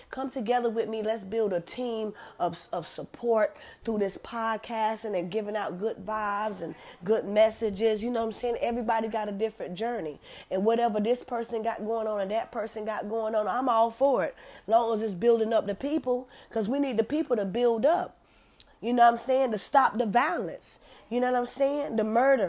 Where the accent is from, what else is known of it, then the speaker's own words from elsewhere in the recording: Green Sea, South Carolina, United States; also born or lived in Mullins; Growing up, I'm from Horry County. I was born in a little town called Mullins, South Carolina. I grew up in Green Sea, South Carolina, all down there in them country areas with the tobacco fields and the corn fields and all that stuff.